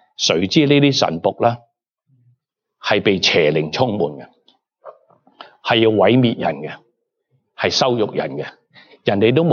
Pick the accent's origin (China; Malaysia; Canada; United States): China; 你知唔知我哋中国人嗰啲碗啊